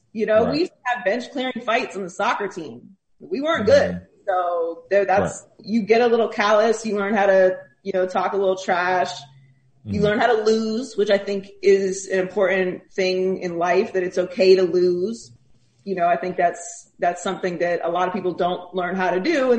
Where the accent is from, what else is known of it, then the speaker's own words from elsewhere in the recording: Pittsburgh, Pennsylvania, United States; And growing up in Pittsburgh, really growing up in Pittsburgh, I think played a big part in it because I grew up around women that were big sports fans.